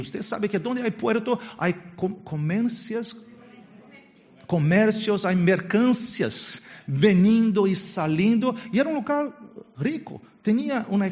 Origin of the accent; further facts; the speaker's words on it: Brazil; Spanish is a second language; es que en mi país, en Brasil, el mejor equipo que hay se llama